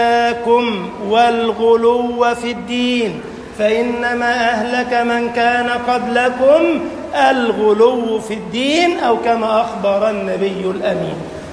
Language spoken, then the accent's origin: Arabic; Egypt